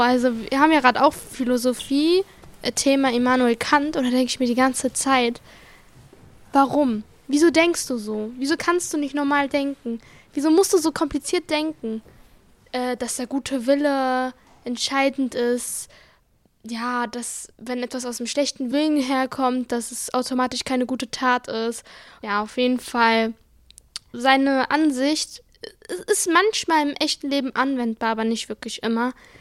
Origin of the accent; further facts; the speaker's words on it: Morocco; Ich würde sagen, ich bin Marokkanerin mit einem deutschen Pass. Ich würde nicht direkt sagen, ich bin deutsch, aber zum Teil, also nicht hundertprozentig, würde ich sagen.